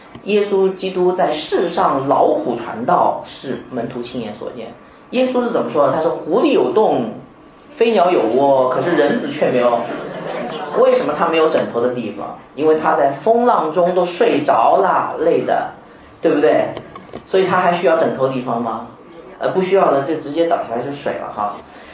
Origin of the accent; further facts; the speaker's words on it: Shanghai, China; 因为我现在在上海长大